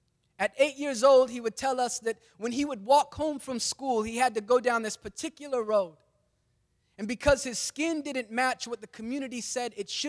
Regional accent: Salt Lake City, Utah, United States; I'm from Salt Lake City, Utah.

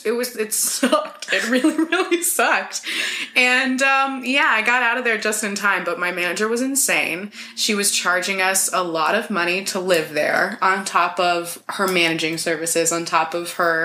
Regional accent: Orlando, Florida, United States; I'm from Orlando, Florida originally.

